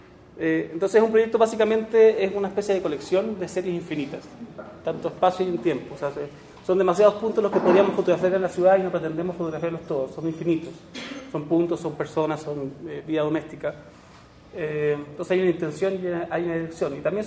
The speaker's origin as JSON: {"language": "Spanish", "country": "Chile", "said": "Nosotros los chilenos no somos muy buenos para santos, no somos como los argentinos"}